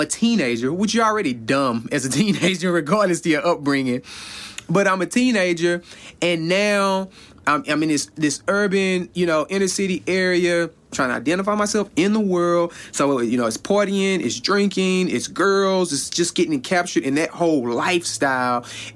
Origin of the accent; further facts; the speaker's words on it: Houston, Texas, United States; I grew up in South Park, Houston, Texas. Your typical low income, project housing, low graduation rate type neighborhood.